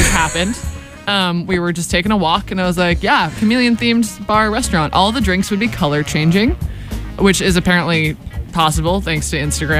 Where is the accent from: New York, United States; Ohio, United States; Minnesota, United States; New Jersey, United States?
New Jersey, United States; There's a Rainforest Cafe really close to my hometown in New Jersey